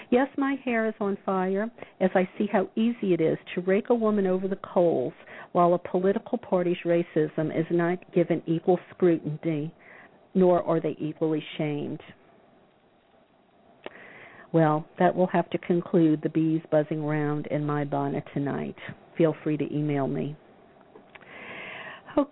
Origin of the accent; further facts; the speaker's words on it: Deep South, United States; I know from where she comes. I grew up in the Deep South. I definitely know racism.